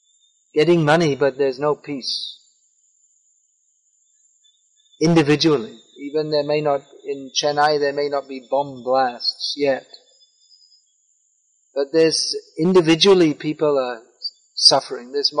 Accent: England, United Kingdom; I remember as a kid growing up in England

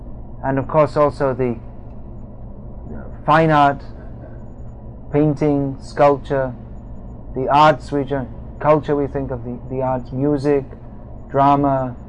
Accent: England, United Kingdom; I come from England, and it's different English.

